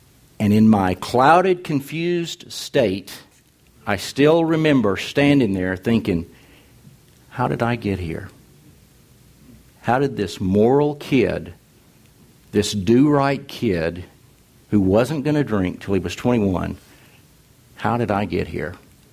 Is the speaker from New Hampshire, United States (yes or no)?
no; Arkansas, United States; And I was raised in the Delta of East Arkansas, grew up in a churched home, and my formative years were the 1960s.